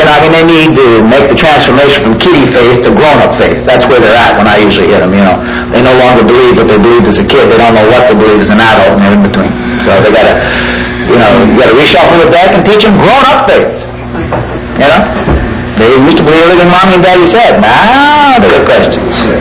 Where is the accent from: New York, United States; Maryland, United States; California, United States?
New York, United States; every Tuesday night in my hometown up there in New York, we rented out this big theater